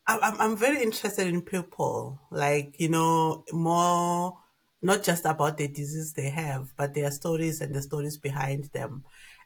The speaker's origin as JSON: {"language": "English", "town": "Pretoria", "region": "Gauteng", "country": "South Africa", "tie": "born or raised there", "said": "So I'm a Pretoria girl, and those who come from Pretoria will understand the significance of being a Pretoria girl. I come from Atteridgeville, Paarlie, a typical, South African township."}